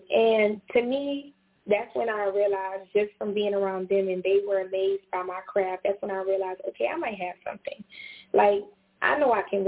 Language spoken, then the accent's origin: English; Orangeburg, South Carolina, United States; I also put out a song with a local rapper from my hometown of Orangeburg, South Carolina.